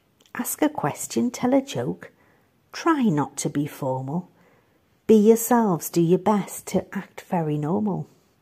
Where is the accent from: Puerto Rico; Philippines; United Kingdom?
United Kingdom; North West England; now in Germany; I come from Northwest England. Right now I'm living in Germany